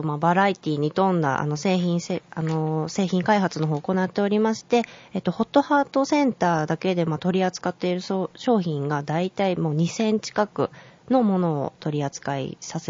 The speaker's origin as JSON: {"language": "Japanese", "region": "Hokkaido", "country": "Japan", "lives_now": "Kyoto, Japan", "said": "出身は、北海道になります。"}